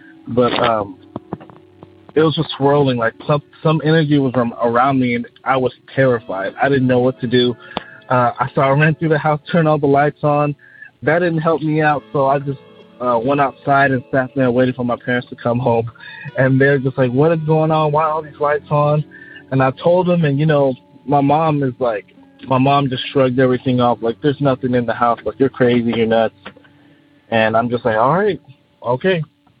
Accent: Austin, Texas, United States; I'm from Austin, Texas.

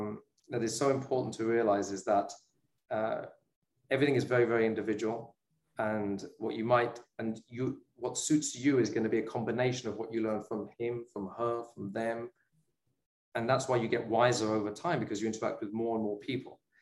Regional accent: United Kingdom; as a Brit, basketball is not that big a thing growing up

